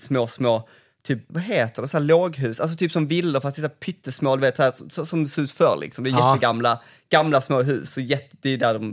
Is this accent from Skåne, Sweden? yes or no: yes; Malmö, Skåne, Sweden; Men jag är uppvuxen i Malmö. De första åren var på Segevång, som är liksom på vägen ut från Malmö